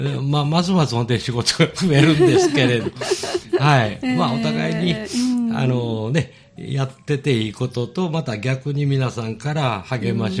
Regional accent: Shiga, Japan; now in Hyogo, Japan; 滋賀に生まれも育ちも滋賀で

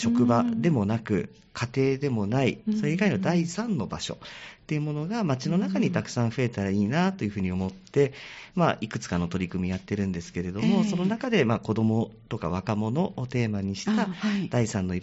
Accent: Chiba, Japan; 自分出身は千葉県なんです。

